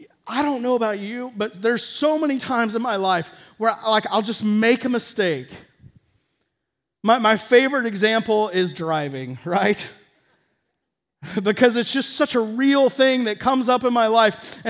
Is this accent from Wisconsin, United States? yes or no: no; Dallas, Texas, United States; I mean, I grew up in Dallas-Fort Worth. It was a big city, huge, tons of people